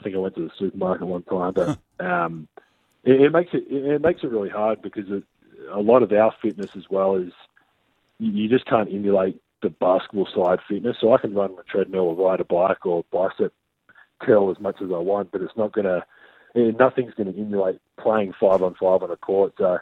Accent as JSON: {"language": "English", "town": "Adelaide", "region": "South Australia", "country": "Australia", "said": "Renee's from Melbourne, I'm obviously from Adelaide"}